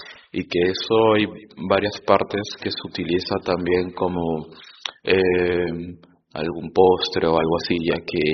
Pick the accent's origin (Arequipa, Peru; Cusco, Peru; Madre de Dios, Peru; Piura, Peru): Madre de Dios, Peru; Nosotros somos de una ciudad que se llama Madre de Dios, que es la capital de la biodiversidad de Perú